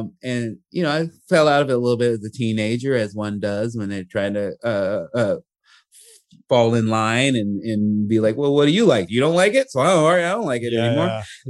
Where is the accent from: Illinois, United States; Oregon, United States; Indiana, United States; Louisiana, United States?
Illinois, United States; Chicago; growing up in Chicago, nice, in the middle of everything